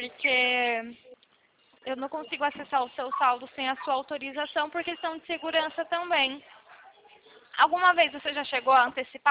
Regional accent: Valinhos, São Paulo, Brazil; Eu sou de Valinho, São Paulo.

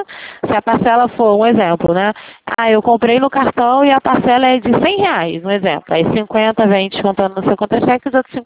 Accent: Rio de Janeiro, Brazil; Eu sou de Santa Cruz.

